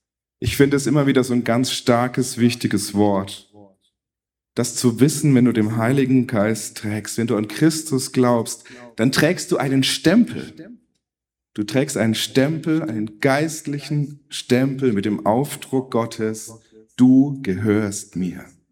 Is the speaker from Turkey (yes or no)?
no; Bavaria, Germany; Also jetzt muss man als Franke aufpassen.